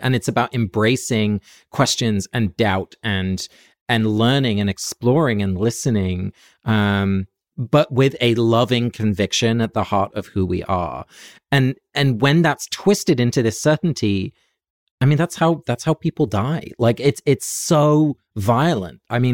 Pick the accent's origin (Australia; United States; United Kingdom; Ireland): United Kingdom; England; I grew up in England, so there's always going to be a little Anglican kind of Church of England vibe, especially the choral music.